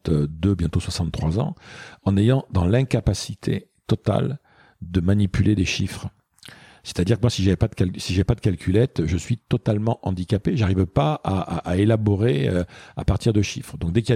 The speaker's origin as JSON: {"language": "French", "town": "Bayonne", "region": "Nouvelle-Aquitaine", "country": "France", "tie": "born or raised there", "also_born_or_lived": "Bordeaux", "said": "on m'a confié presque immédiatement à mes grands-parents qui habitaient Bayonne."}